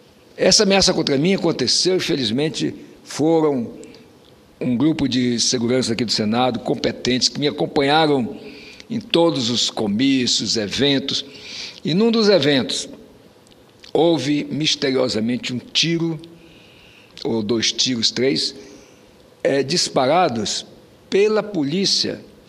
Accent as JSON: {"language": "Portuguese", "region": "Roraima", "country": "Brazil", "tie": "born or raised there", "said": "eu sou uma pessoa que nasci em Roraima, conheço as pessoas, muitas delas desde pequeno"}